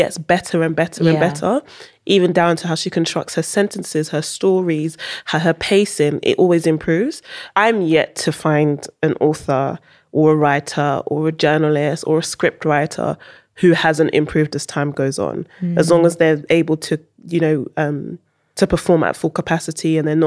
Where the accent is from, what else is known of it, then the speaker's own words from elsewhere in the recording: Netherlands; I wasn't born in the UK, I was born in Holland, went to school in Holland. So they were teaching us how to write in Dutch, but at home we only spoke English.